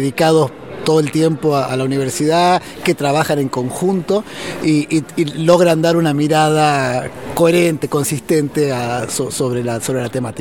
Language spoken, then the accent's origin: Spanish; Argentina; moved away as an adult; now in Chile; Yo soy argentino, vivo hace varios años en el país por trabajo